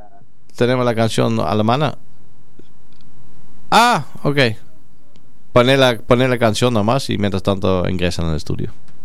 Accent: Argentina; A veces cuesta un poco, porque si sea, somos argentinos

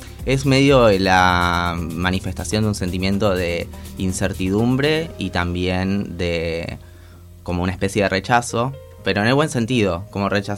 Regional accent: Argentina; si no fuera argentina, no tendría tampoco ese orgullo

